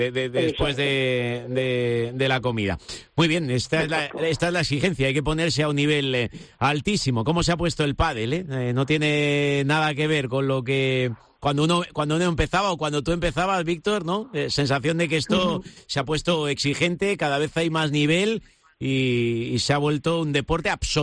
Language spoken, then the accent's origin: Spanish; Alicante, Valencian Community, Spain; nosotros, que somos de Alicante?